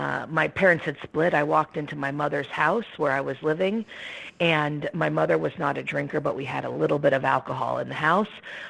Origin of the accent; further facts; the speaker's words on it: Fresno, California, United States; So I was born in Fresno, California, which is the heart of the San Joaquin Valley, and my parents were farmers. So I grew up outside of the city, in the isolation of the farm.